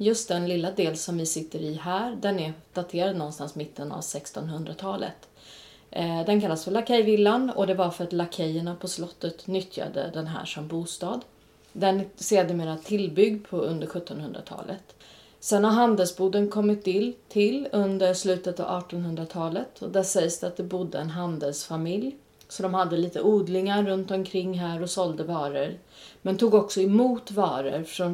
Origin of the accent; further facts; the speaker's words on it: Tyresö, Stockholm County, Sweden; vi är båda två födda och uppvuxna i Tyresö.